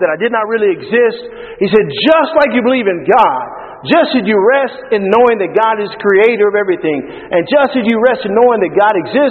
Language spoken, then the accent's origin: English; Texas, United States; I grew up in Texas where it was very hot.